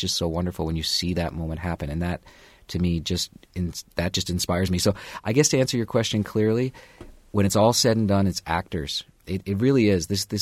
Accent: Canada; My last musical selection is very personal. I'm a Canadian

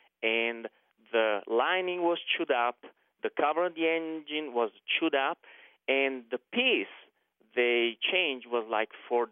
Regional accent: Bergamo, Lombardy, Italy; English is a second language; Well, my family's from Sicily, but I come from northern Italy, a place called Bergamo, 30 miles northeast of Milan.

